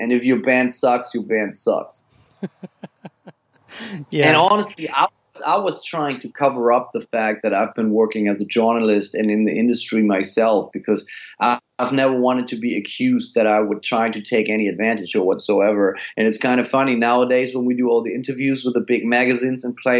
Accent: Bremen, Germany; moved away as an adult; now in Florida, United States; And growing up in Bremen, northern Germany, I was ready for some sun in my life.

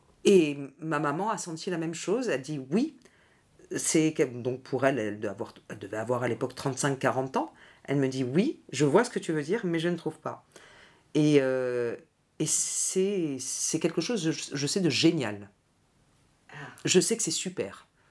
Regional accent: Marseille, Provence-Alpes-Côte d'Azur, France; now in Paris, France; Ou dans je dirais toujours chez moi, à Marseille.

